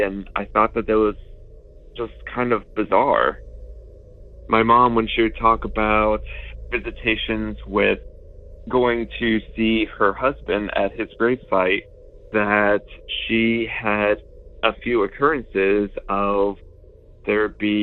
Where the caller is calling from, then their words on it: Cincinnati, Ohio, United States; I am calling from Cincinnati, Ohio